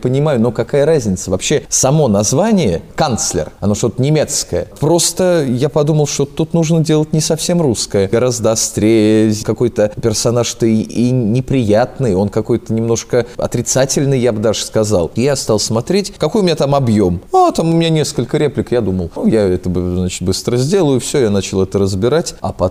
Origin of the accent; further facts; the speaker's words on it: Ulyanovsk, Ulyanovsk Oblast, Russia; Моя малая родина — Ульяновск. Мой любимый Ульяновск, дорогой сердцу. Действительно, моя родина.